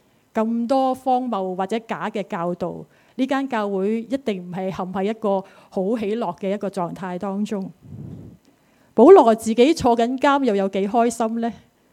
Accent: Hong Kong; 我们香港人呢近期是笑少了的

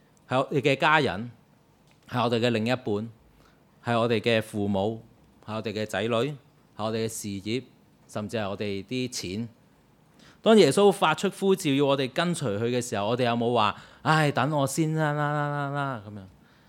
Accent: China; 当时的犹太人其实跟我们中国人都好像的，百姓以什么？以孝为先

